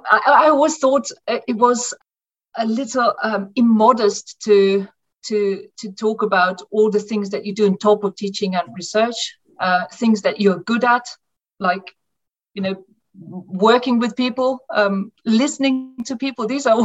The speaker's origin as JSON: {"language": "English", "region": "Carinthia", "country": "Austria", "tie": "born or raised there", "also_born_or_lived": "Graz", "moved": "as an adult", "said": "I grew up in Graz and in Carinthia. I've moved from a town, a city, the second biggest city actually, age 4, to the countryside. And this is where I lived until I was 18, and then left home to study."}